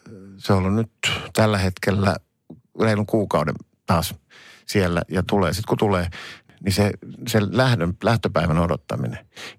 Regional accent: Helsinki, Uusimaa, Finland; kun mä oon helsinkiläinen.

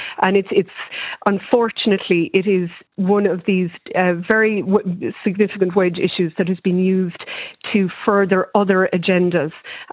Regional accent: Ireland; I grew up in Ireland in the 70s and 80s

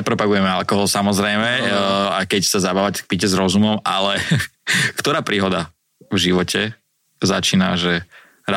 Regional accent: Pezinok, Bratislava Region, Slovakia; Ja som z Pezinka, vieš, že pekná zjazdovka

